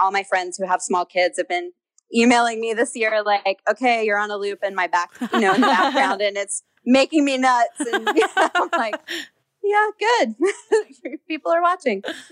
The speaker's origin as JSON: {"language": "English", "town": "Houston", "region": "Texas", "country": "United States", "tie": "born or raised there", "said": "I grew up in Houston, so I just know a lot of people in Texas."}